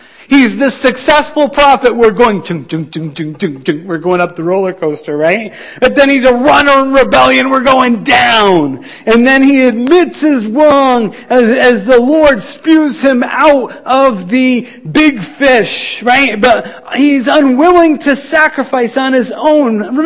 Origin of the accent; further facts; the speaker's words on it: New York, United States; As many of you know, I grew up in New York State, upstate New York, near Albany.